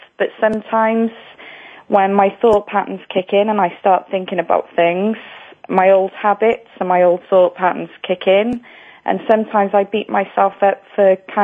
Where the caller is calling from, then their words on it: Wales, United Kingdom; I'm calling from the UK.